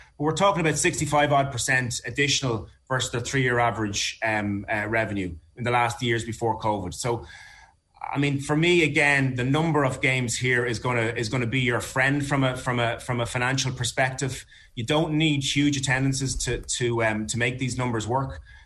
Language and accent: English; Leinster, Ireland; I'm from Meath